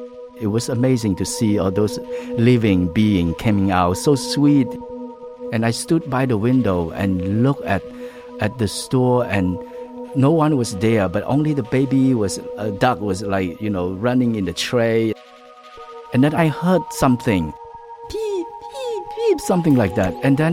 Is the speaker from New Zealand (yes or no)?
no; Kampong Speu, Cambodia; Where I grew up in Kampung Speu